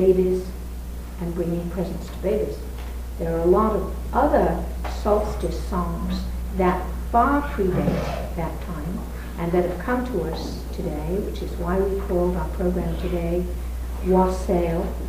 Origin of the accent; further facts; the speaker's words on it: England, United Kingdom; I was raised in England where we didn't have saints.